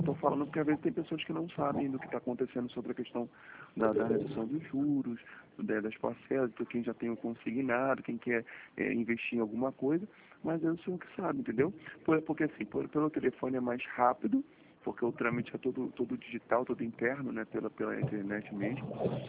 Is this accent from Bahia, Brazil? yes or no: no; Rio de Janeiro, Brazil; Sim, sou do Rio.